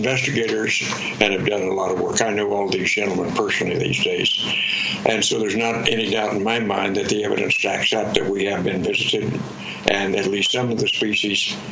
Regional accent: Roswell, New Mexico, United States; I grew up in Roswell, New Mexico, where the so famous Roswell incident took place in 1947.

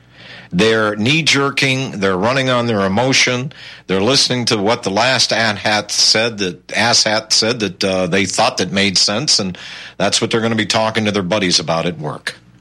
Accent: Michigan, United States; now in Texas, United States; Now, I've been down here in Texas for 20-plus years. I came from Michigan.

